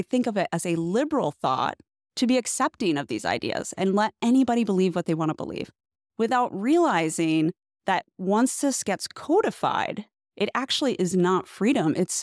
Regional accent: Oklahoma, United States; If any state should be a theocratic state, it should be Oklahoma.

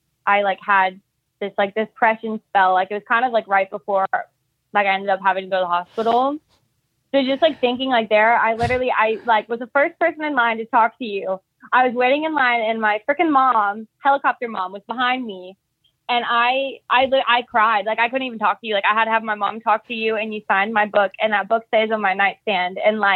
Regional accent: the South, United States; So I don't know if you can tell, but I'm from the South, as I like almost said.

